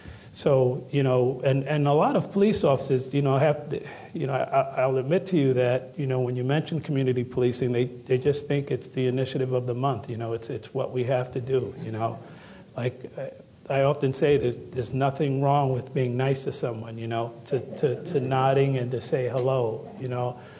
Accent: New York City, New York, United States; My mother asked me, and you know, we grew up in the Bronx.

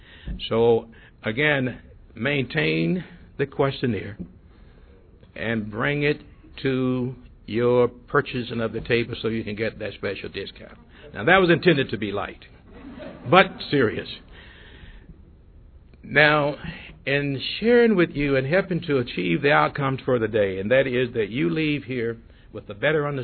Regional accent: Deep South, United States; born there; However, I was born 1942 in the Deep South.

